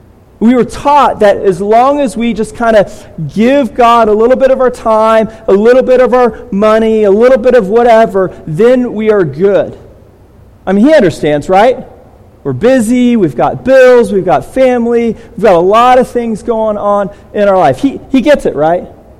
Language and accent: English; California, United States; And so growing up in California, there's a lot of Mexicans. We're close to Mexico